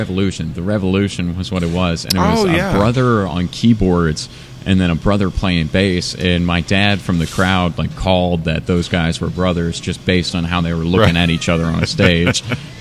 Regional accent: Bowling Green, Ohio, United States; also born or lived in Cincinnati, Ohio; I was born in Cincinnati, Ohio, but like my family, like I always tell people because they, first off, I don't really speak like I'm from Bowling Green. I've been living here since I was seven

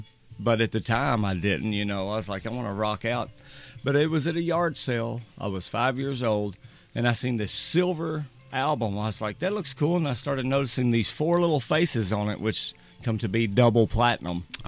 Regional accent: Glasgow, Kentucky, United States; Glasgow, Kentucky.

